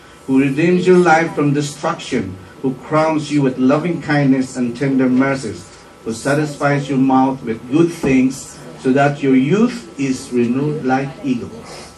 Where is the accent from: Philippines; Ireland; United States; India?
Philippines; I gave up pork, beef, and chicken, as Filipino as I am. I'm a pork eater all my life for 54 years.